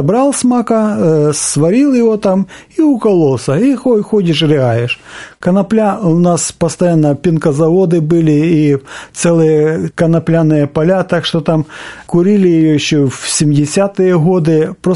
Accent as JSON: {"language": "Russian", "region": "Mykolaiv Oblast", "country": "Ukraine", "tie": "born or raised there", "said": "я родом с Украины, Николаевщины, это Вознесенского района. Рос я в семье колхозников"}